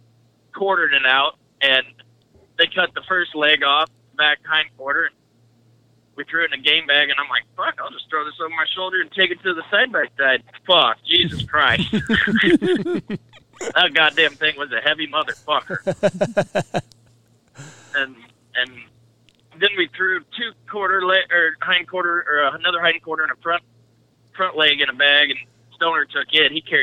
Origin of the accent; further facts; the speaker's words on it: Nebraska, United States; Like, I'm a flatlander from Nebraska.